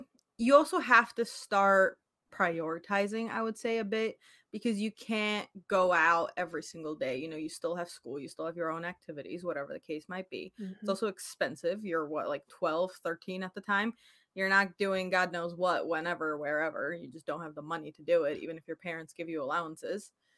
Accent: Poland; I grew up in Poland, and I would go there every single summer.

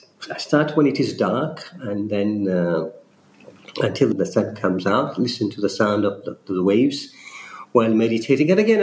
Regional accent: Oman; And I say, I'm from Oman. Oh, where is Oman? I have to always explain. We are in the Gulf, but we're in the southern Gulf. So on our north side, we are bordering UAE.

